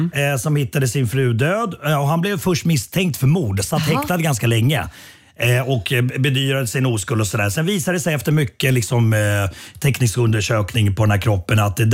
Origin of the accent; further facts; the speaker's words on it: Nacka, Stockholm County, Sweden; Fast jag är ju uppvuxen i Nacka. Så jag är en del av Nacka. Nacka är en del av mig.